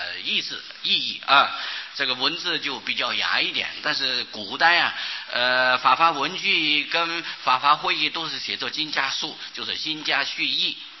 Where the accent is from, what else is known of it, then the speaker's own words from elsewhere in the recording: China; 这个鸠摩罗什他懂得我们中国人喜欢简略